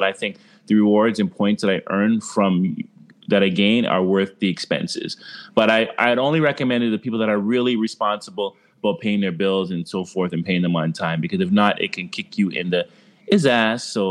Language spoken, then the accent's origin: English; Canada; Canadian.